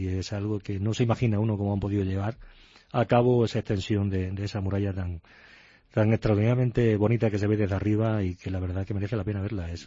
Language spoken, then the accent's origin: Spanish; Jaén, Andalusia, Spain; un poco de aceite de mi tierra para darle